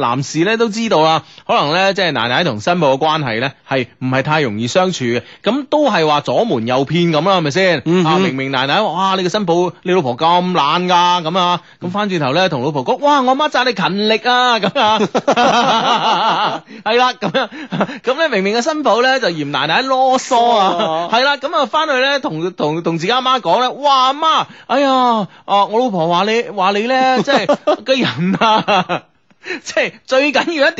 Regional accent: Guangzhou, Guangdong, China; 我話我係廣州人嚟㗎我父母都係廣州人㗎

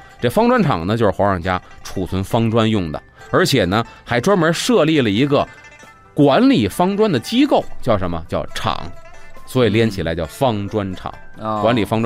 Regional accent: Beijing, China; 纸活烧火，我们北京话叫烧火。

